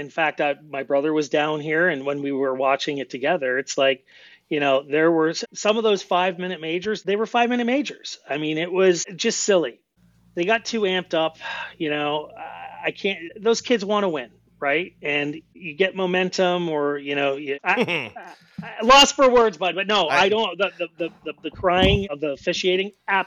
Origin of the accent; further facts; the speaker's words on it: Canada; Well, I mean, being Canadian, right, that is heart and soul.